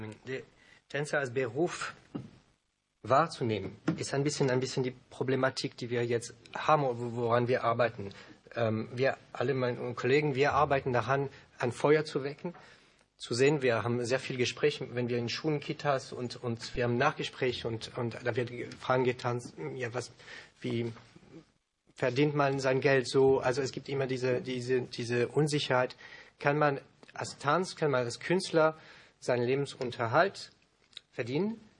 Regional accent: France; German is a second language; now in Germany; Ich bin Franzose.

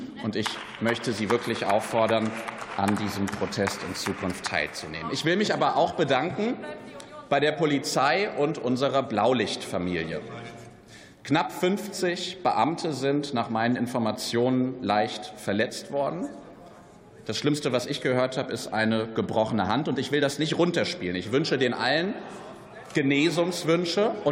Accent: Giessen, Hesse, Germany; Gießen ist meine Heimatstadt.

